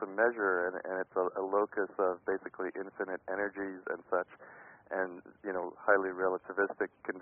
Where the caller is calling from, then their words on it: Montreal, Quebec, Canada; I'm calling from Montreal.